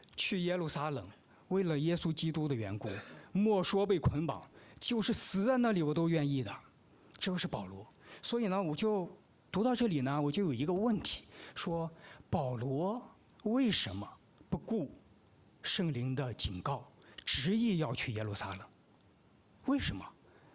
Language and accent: Chinese; northern China, China; 可能像我是作为北方人，有一个习惯啊